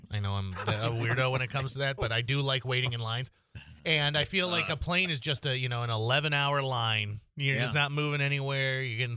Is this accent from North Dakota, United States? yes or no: yes; Fargo, North Dakota, United States; the stories that, you know, encapsulates a lot of my growing up in Fargo.